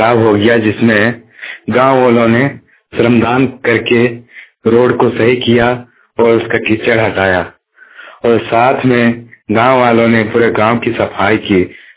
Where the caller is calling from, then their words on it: Jamua, Jharkhand, India; चिलगा का रहने वाला, जमुआ प्रखंड, जिला गिरिडीह।